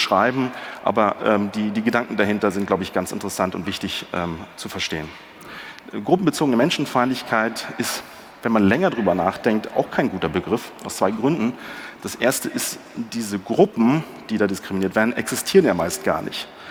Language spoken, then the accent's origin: German; Berlin, Germany; Ich als Berliner kam in ägyptischen Museum